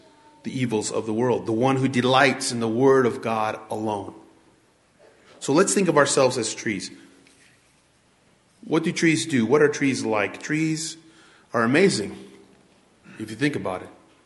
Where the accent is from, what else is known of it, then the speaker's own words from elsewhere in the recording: Alpine, Texas, United States; I remember one time when I was a kid growing up in Alpine, Texas